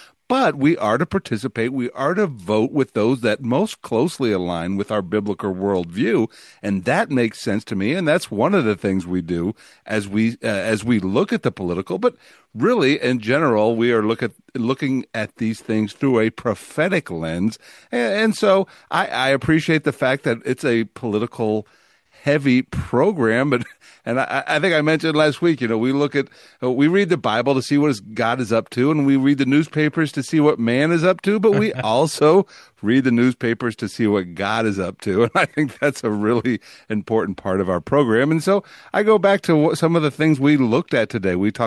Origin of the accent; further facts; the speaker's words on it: New York City, New York, United States; you and I grew up in New York City, Jimmy.